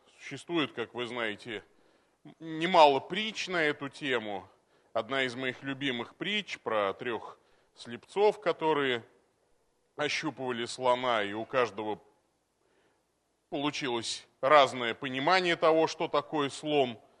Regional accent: Tolyatti, Samara Oblast, Russia; А я, ну, я вырос на Волге. Ну, даже Куйбышевское водохранилище, это не 80% Тольятти моего родного города.

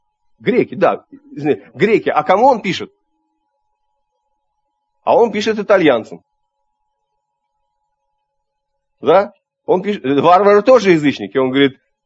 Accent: Tashkent, Uzbekistan; я родом из Узбекистана. И вот в дни моей юности в Ташкенте, например, в столице

